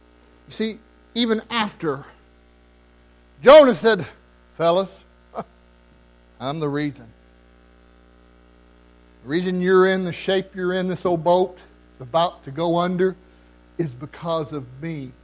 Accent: Southern United States, United States; Now, I'm from the South. I'm from the Bible Belt.

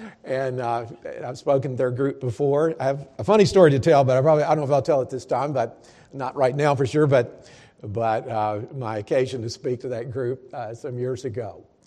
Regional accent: Alabama, United States; also born or lived in Georgia / South Carolina / Tennessee / North Carolina; now in New Jersey, United States; Born in Georgia, raised in Alabama, schooled in South Carolina, youth pastored in Tennessee, pastored in North Carolina. My mom's from Florida, my dad's from Southeast Alabama.

